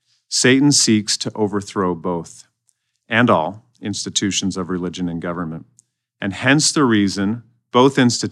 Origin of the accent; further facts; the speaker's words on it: Baltimore, Maryland, United States; I was raised in Baltimore, Maryland.